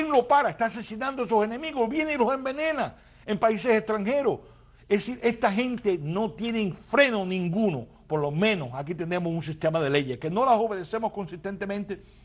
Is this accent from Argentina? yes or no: no; United States; quizás porque soy americano, quizás porque amo mi país